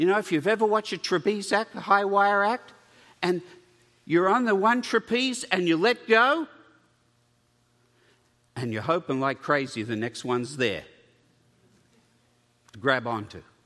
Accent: California, United States; also born or lived in Australia; You see, I'm both a Californian and Australian, and so sun is what I look forward to.

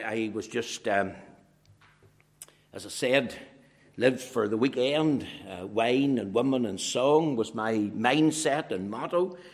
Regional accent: Belfast, Northern Ireland, United Kingdom; also born or lived in Macrofield; I was born in Macrofield. And then as a child, I moved to Belfast.

